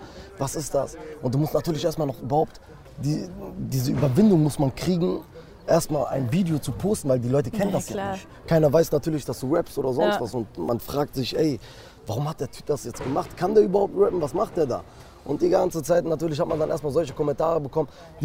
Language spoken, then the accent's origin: German; Holzhausen, Germany; Ich bin in Holzhausen aufgewachsen